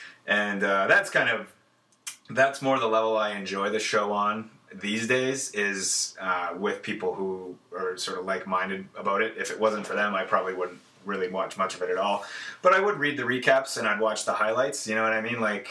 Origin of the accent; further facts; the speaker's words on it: Calgary, Alberta, Canada; also born or lived in Winnipeg, Canada; I was born in Calgary, and we lived out in Edmonton, or sorry, in Winnipeg for a few years. I moved back to Calgary at the age of like 9 or 10